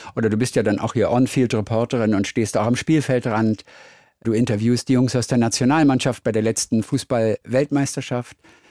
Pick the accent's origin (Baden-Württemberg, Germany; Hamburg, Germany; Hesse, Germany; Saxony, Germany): Hamburg, Germany; Ich komme aus Hamburg.